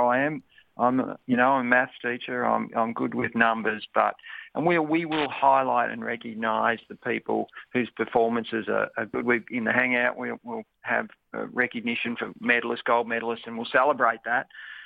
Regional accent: Australia; Australians, we don't get caught up in that.

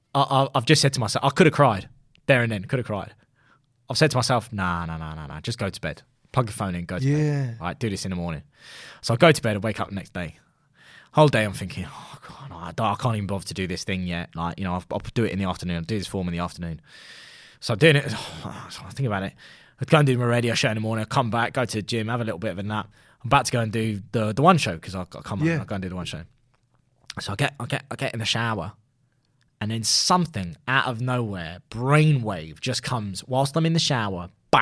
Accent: United States; born there; I was born in the States.

